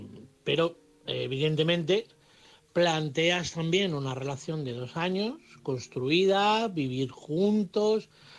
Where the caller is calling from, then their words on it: Madrid, Community of Madrid, Spain; de Madrid.